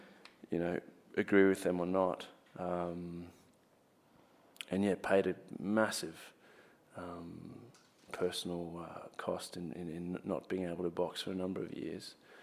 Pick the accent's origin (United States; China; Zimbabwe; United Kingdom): Zimbabwe; now in Australia; I guess growing up in Zimbabwe and kind of seeing what politics can look like, I'm one, incredibly grateful for to have the opportunity here